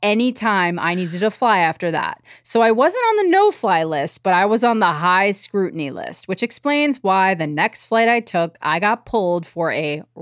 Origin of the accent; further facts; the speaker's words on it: Canada; During the winter, we're Canadian, Mom keeps her hibiscus tree in there.